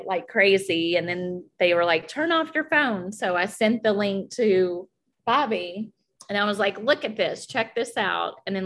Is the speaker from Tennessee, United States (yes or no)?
yes; Tennessee, United States; also born or lived in Knoxville; And then I'm from Tennessee. So I had actually lived in Knoxville for a couple of years.